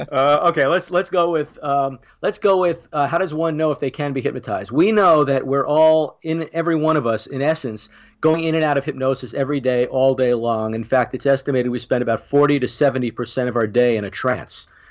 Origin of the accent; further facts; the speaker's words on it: Long Island, New York, United States; Well, I grew up on Long Island, and I've got family on Long Island, so I know the drill.